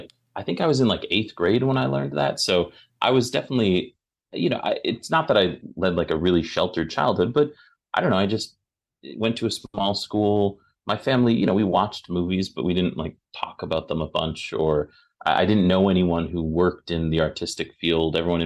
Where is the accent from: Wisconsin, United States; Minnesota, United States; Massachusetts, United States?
Wisconsin, United States; I just don't think I understood, as like a little kid growing up in Wisconsin, how that could possibly make sense.